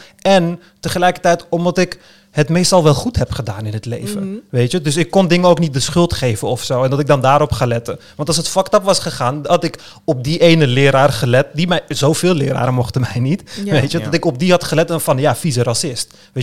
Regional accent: Amsterdam, North Holland, Netherlands; Plus, wij komen uit Amsterdam, weet je, in andere...

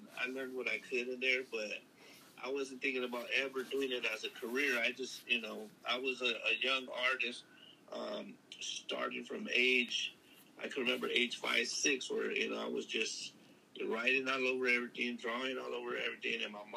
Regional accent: Los Angeles, California, United States; What happened was I was born and raised in South

